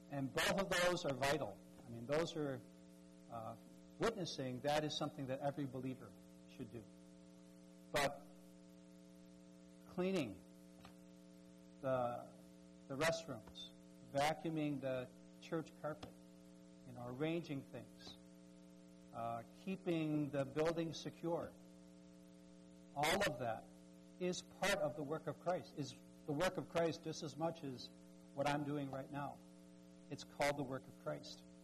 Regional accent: Philippines; moved away; You know, when I came from the Philippines here, it was like 24 hours, 26 hours.

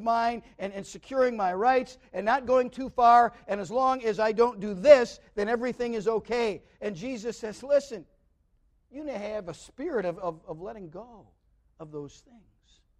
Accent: United States; I love being an American. And I love the freedoms that we have.

